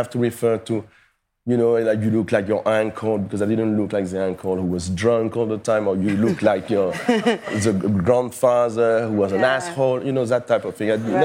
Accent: Paris, Île-de-France, France; I was born and raised in Paris.

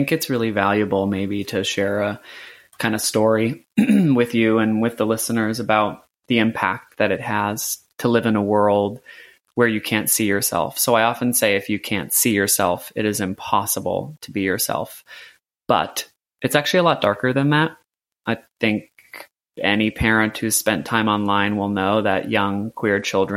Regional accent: Cuba; Through the lens of being a religious woman, I grew up in the Roman Catholic faith. Through the lens of being a Cuban, which is my cultural identity.

